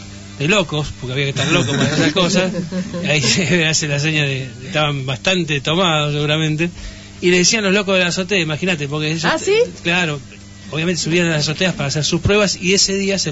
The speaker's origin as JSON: {"language": "Spanish", "region": "Buenos Aires", "country": "Argentina", "said": "Enseñamos como buenos porteños."}